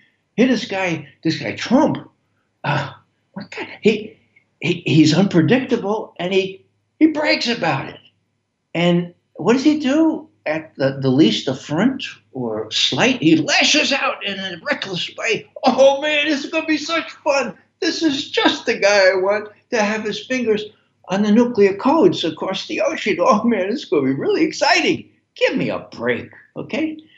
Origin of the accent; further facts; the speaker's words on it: Bronx, New York, United States; I'm from the Bronx, you know, and we would call this whole thing a crock, okay?